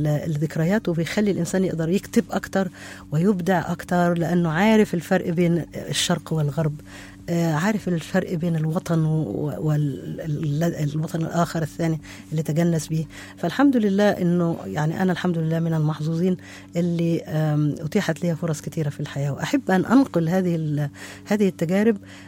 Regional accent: Egypt; أنا بنت مصر، تعلمت في مصر في الجامعة، جامعة القاهرة،

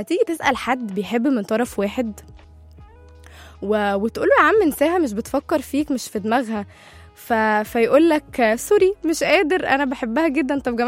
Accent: Alexandria, Alexandria Governorate, Egypt; تعرف انا كمان من اسكندرية؟

